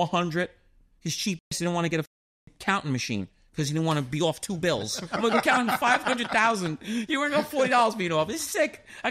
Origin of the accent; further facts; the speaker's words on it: New York, United States; But yeah, everyone knows I'm from New York most of the time when I talk, or Boston. Please don't say Boston.